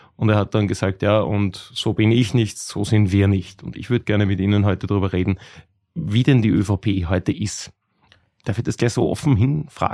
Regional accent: Lower Austria, Austria; Wir sind beide Niederösterreicher. Wir wohnen, glaube ich, auf gegenüberliegenden Seiten von St. Pölten.

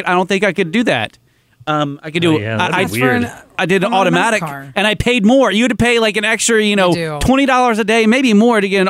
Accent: East Coast, United States; I mean, when I came from the East Coast, I was like, wait, what?

